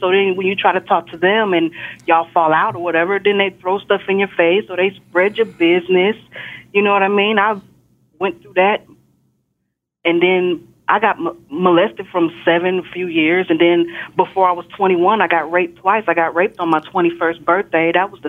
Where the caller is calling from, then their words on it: Texas, United States; I'm calling from Texas.